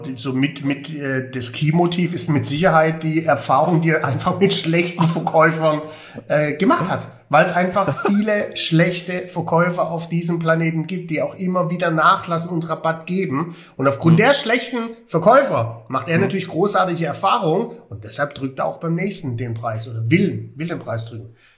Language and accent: German; Heilbronn, Baden-Württemberg, Germany; moved away; aus meiner alten Heimat Heilbronn